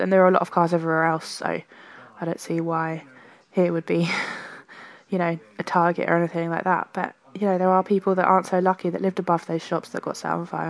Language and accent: English; Croydon, London, United Kingdom; half of my hometown has been completely demolished by fire and vandalism, and everyone's slagging off Croydon and saying, oh, it's a shithole anyway. Well, do you know what? I don't care, because it's my shithole. It's my home. I grew up here.